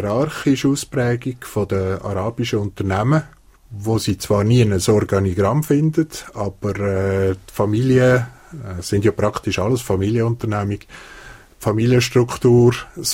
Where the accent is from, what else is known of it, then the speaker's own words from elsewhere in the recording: Switzerland; wir als Schweizer